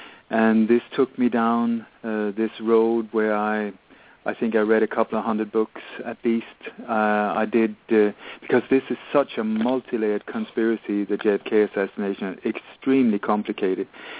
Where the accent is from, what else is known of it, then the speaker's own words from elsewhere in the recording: Denmark; born there; English is a second language; I was born in Denmark in a family that was very much involved in the Nazi, resistance movement against the Nazi occupation during the Second World War.